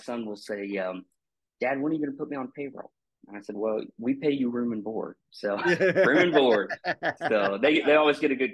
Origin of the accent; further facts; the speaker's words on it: West Virginia, United States; I'm from West Virginia, and my favorite place to go back is, West Virginia.